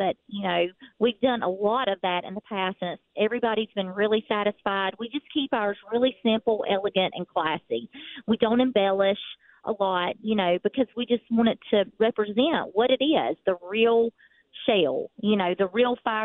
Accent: the South, United States; we're from the South, so they kind of misspelled it.

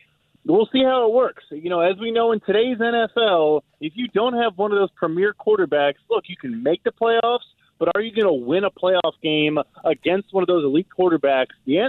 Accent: Chicago, Illinois, United States; Look, I am from Chicago. I'm a little bit biased

